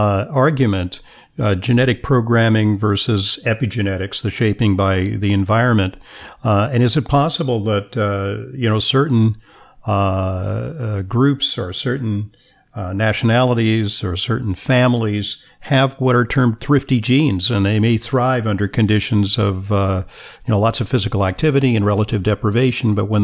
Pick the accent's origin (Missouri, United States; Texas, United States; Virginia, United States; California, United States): California, United States; Los Angeles; you work at USC, because I'm from Los Angeles.